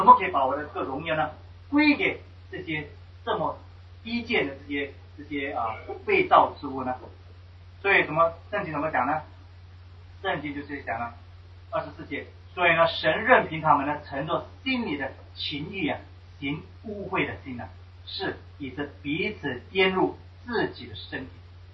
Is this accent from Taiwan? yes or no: no; China; 那我们中国人呢，就是呢把人呢当作神明来拜